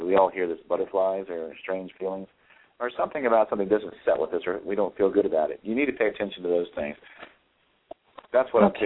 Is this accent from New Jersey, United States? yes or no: no; Ohio, United States; I used to live in Ohio. That's where I'm from. I'm originally from Ohio.